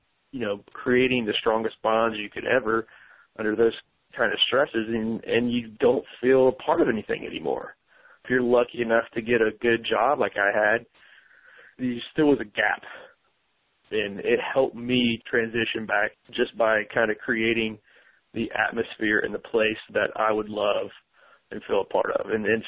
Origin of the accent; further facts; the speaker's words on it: Portsmouth, Ohio, United States; my two big loves in life are the military and my hometown. And earlier we kind of talked about the unique demographics that Portsmouth has to offer.